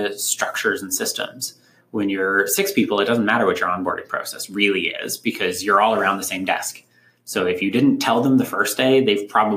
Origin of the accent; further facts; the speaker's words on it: Montreal, Quebec, Canada; moved away as an adult; now in Waterloo, Canada; I grew up in Montreal and then came to Waterloo for mechanical engineering.